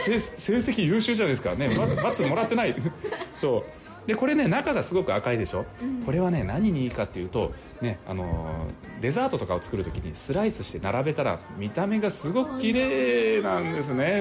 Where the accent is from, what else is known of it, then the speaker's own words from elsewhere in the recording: Nagasaki, Japan; 私あの島原半島の方出身なんで